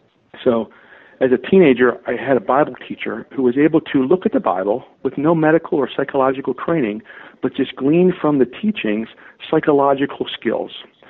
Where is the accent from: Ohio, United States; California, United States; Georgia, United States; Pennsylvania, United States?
Pennsylvania, United States; Pittsburgh; born there; You know, I was born in the Pittsburgh area. My parents were very young when they got married and very young in the faith. I got baptized as a Russian Orthodox, and then we grew up in Baptist church for the most part.